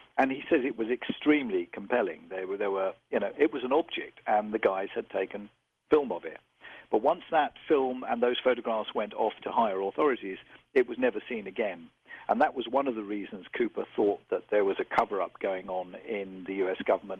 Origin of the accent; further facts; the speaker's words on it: United Kingdom; I know I'm a Brit